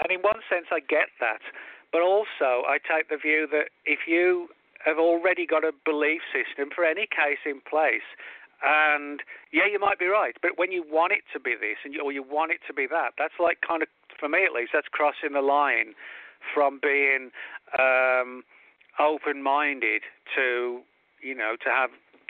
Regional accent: England, United Kingdom; I grew up in the English pubs

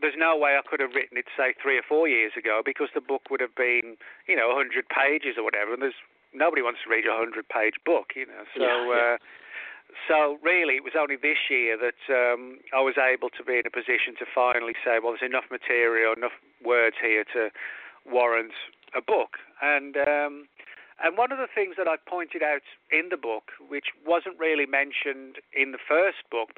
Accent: England, United Kingdom; I grew up in the English pubs

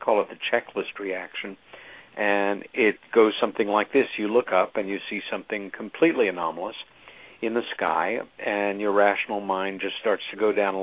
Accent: Long Island, New York, United States; It was a memory of playing on the front lawn of the house that I grew up in on Long Island with my sister Helen.

